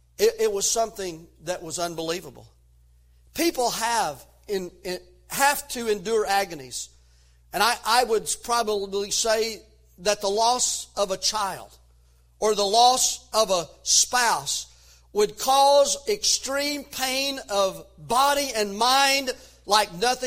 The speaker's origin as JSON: {"language": "English", "region": "Tennessee", "country": "United States", "tie": "born or raised there", "said": "My dad, when I grew up in East Tennessee"}